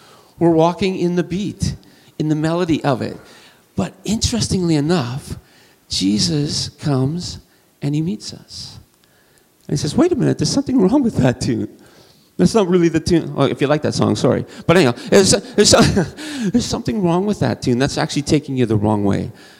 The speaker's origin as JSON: {"language": "English", "town": "Thunder Bay", "region": "Ontario", "country": "Canada", "tie": "born or raised there", "also_born_or_lived": "Stoney Creek, Canada", "said": "I grew up in Thunder Bay, Ontario, when I was in my sort of elementary and middle school years. Halfway through that, we moved to Stony Creek, Ontario."}